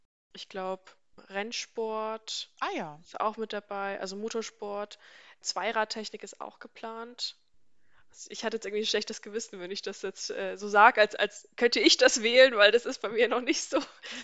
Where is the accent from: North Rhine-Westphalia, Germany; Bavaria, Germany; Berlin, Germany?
Bavaria, Germany; Als gebürtig komme ich aus dem Raum Erlangen-Nürnberg, habe dort auch mein allgemeines Abi gemacht. Und ja, dann ging es aus familiären Gründen einfach nach Aschaffenburg, habe dort in der Nähe meine Ausbildung gemacht